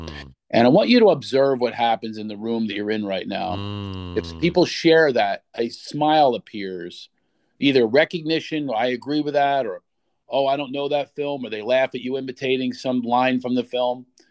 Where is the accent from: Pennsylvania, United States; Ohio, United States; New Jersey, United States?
Pennsylvania, United States; Philadelphia; And I'm from Philadelphia. And I've got this lifelong resentment about nobody in the history of film has ever done a Philadelphia accent.